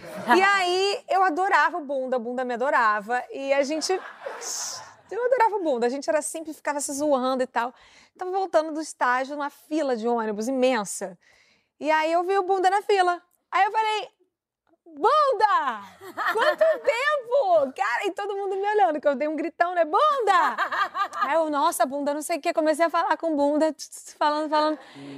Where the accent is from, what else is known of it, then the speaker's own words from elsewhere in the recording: Brazil; Aí eu falo, eu sou brasileira, gente. Ih, Brasil, gente, outra cultura.